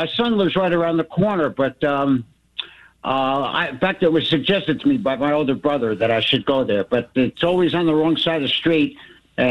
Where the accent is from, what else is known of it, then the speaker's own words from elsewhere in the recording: Clifton, New Jersey, United States; I usually go, Mike, because I grew up in Clifton, and the big thing was the hot grill.